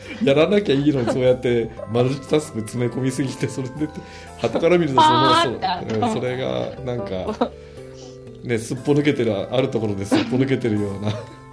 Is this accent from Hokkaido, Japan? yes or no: no; Shimane, Japan; うちの田舎、島根なんかもそうなんだけど、